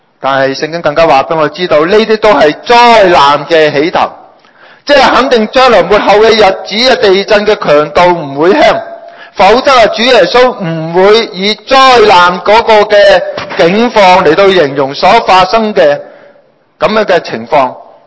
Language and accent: Cantonese; Hong Kong; 呢啲嘅疫症呢十多年啦，我哋香港人咧都体会得到啦